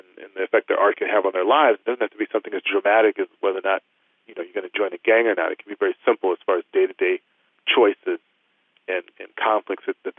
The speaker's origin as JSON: {"language": "English", "region": "Missouri", "country": "United States", "tie": "born or raised there", "also_born_or_lived": "New York City", "moved": "as an adult", "said": "I was born and raised in Missouri and went to school in Iowa, in college in Iowa, and moved to New York City after graduation."}